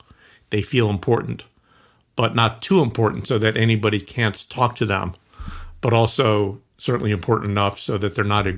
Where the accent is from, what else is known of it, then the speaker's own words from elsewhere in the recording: Colombia; I was from Columbia, so they thought that I was something else.